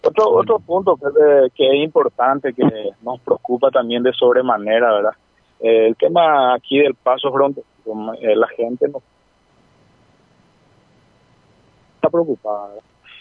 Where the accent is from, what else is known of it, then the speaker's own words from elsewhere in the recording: Paraguay; Aquí ya no existe color, aquí ya no existe. Acá somos nosotros los paraguayos.